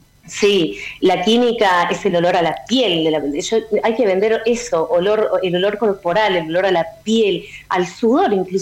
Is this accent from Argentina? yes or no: yes; Argentina; Pero el hilo conductor que hay entre Malvinas y yo es que soy argentina.